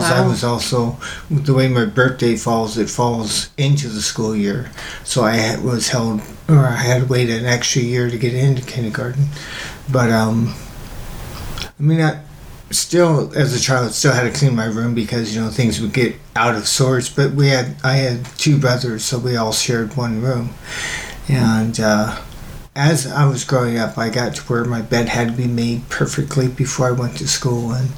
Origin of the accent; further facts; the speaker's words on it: Washington, United States; also born or lived in California; I ended up being a foster within the family to my aunt and uncle in Washington. I was born in California